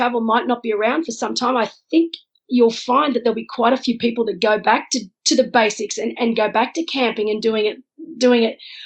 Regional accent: Wollongong, New South Wales, Australia; And I'm from Wollongong originally, so down on the south coast of Sydney. And we used to go down to Jervis Bay nearly every second weekend.

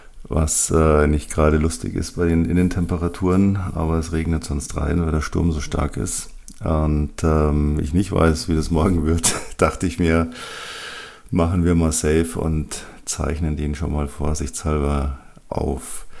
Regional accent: Bavaria, Germany; ich habe es so gehasst als Kind, wenn die Ferien zu Ende gingen. Bei uns in Bayern sind die ja noch so bis 12., 13. September in der Regel.

